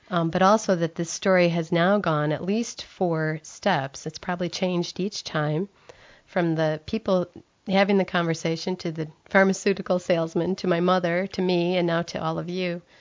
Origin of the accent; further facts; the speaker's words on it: Michigan, United States; Well, I'm a Michigan native, so I grew up in the Thumb.